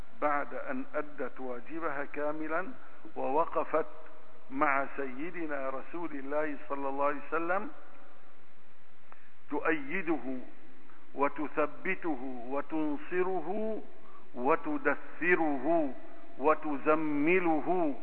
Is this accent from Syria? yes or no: yes; Aleppo, Aleppo Governorate, Syria; ولكن نحن أخي من حلب